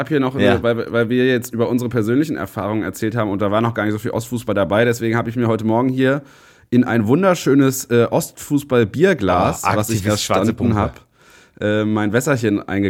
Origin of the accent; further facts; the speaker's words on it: Halle, Saxony-Anhalt, Germany; Wohnungsbaukombinat 67 Halle Neustadt, die Betriebssportgemeinschaft aus meiner Heimatstadt.